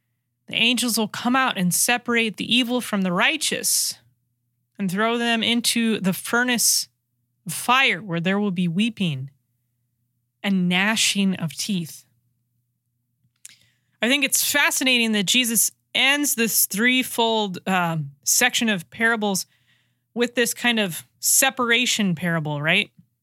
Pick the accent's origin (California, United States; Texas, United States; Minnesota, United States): California, United States; So I live in Iowa. I'm originally from California, so I don't have any family out here in the Midwest.